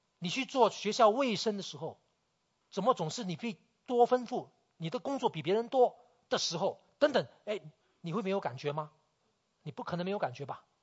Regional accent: Malaysia; 我来自马来西亚，马来西亚当然是一个多元种族的国家。我从小成长的里面，我不单只是跟华人在一起，我的班上里面全班如果40个学生，我可能华人大概只有十个十五个之间，那其他可能有马来人。

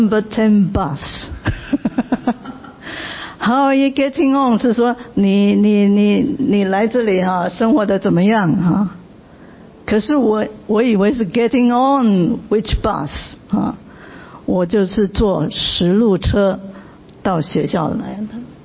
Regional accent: Taiwan; also born or lived in United Kingdom; 比如说我是台湾长大的，我到了英国去，我可以讲英文跟他们沟通

